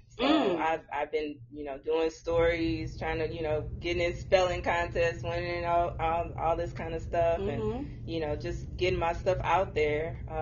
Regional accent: St. Louis, Missouri, United States; also born or lived in Bay Area, California; I am originally born and raised in St. Louis.

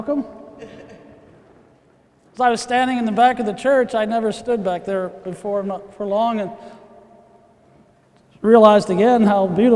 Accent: Columbus, Ohio, United States; born there; now in Philadelphia, United States; even though I was born in Columbus, Ohio, and will forever be a Buckeye, part of me is also now Philadelphian because I've been here for so long and have lived here twice.

